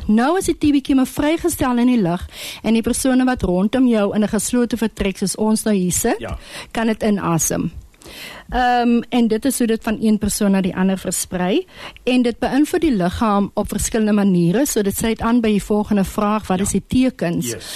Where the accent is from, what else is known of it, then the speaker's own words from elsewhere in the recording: Northern Cape, South Africa; Ek is gebore in Namakwaland. Ek het die groot geword, skool gegaan, bietjie weggegaan en ek is van 2020 alweer terug in Namakwaland, so dit is goed om by die huis te wees.